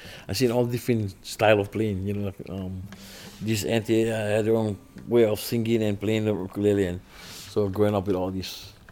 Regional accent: Kalapana, Hawaii, United States; also born or lived in Pahala; I grew up on the Big Island. I was born in a place called Pahala. It's in the Kau district. And then moved to Kalapana, which is about 60 miles away, I think.

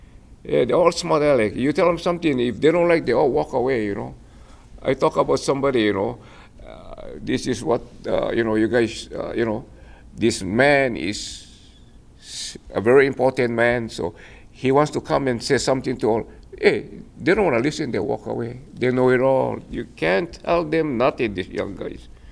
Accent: Philippines; I'm a Republican. I'm a Filipino. I'm a Republican.

